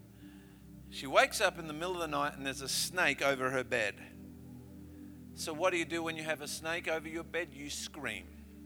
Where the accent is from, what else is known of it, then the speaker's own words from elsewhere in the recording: Papua New Guinea; I was born in Papua New Guinea. I'm a Papuan.